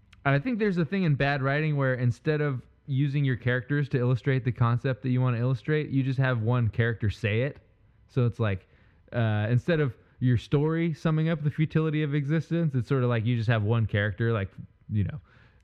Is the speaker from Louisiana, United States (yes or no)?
yes; Abbeville, Louisiana, United States; I'm actually from Abbeville, which is the area where most of the series takes place. It's bizarre that a brilliant HBO show starring Woody and the McConaughey is set where I've lived my whole life.